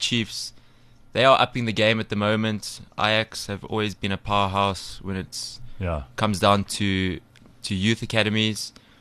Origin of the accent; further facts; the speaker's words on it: Pretoria, Gauteng, South Africa; So I grew up in Pretoria